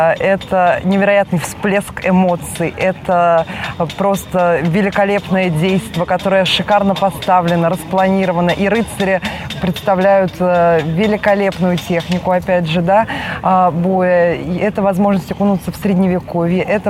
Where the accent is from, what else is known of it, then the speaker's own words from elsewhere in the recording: Saint Petersburg, Russia; now in Moscow, Russia; Я из Санкт-Петербурга переехала в Москву